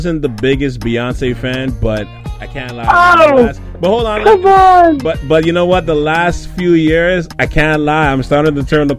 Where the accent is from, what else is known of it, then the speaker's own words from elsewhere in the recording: Trinidad & Tobago; Because I'm Trinidadian, but...